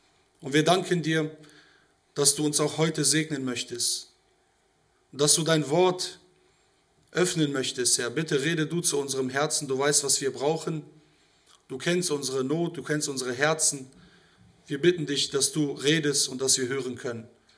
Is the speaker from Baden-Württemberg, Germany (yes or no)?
no; Soltau, Lower Saxony, Germany; Wir kommen aus Soltau.